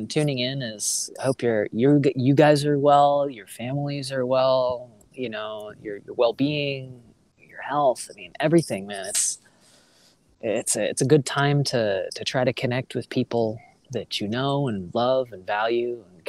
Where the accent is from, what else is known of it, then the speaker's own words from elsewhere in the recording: Manhattan, New York, United States; I mean, I'm from Manhattan. I grew up in Manhattan.